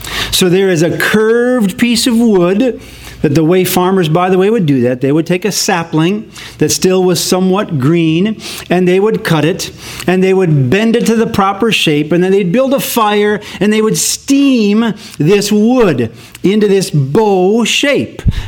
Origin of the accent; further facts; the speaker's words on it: Wisconsin, United States; Now, where I grew up in Wisconsin, we had the Wolf River that ran about a mile from our house.